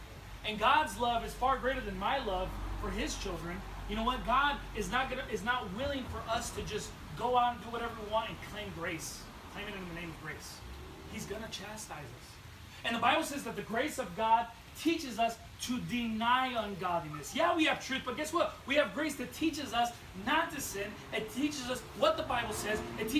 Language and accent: English; Long Beach, California, United States; Look, I grew up in Long Beach.